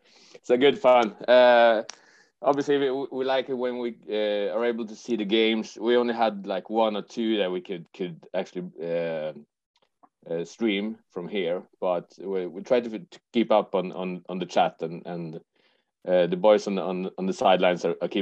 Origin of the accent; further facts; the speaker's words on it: Norway; now in Sweden; Then I moved to Sweden from Norway. And just to meet new friends, I started playing like lower league football. Then I become a coach. So I've coached a few teams the last 15 years. So even actually 2 years as a professional back home in Norway before returning to Sweden.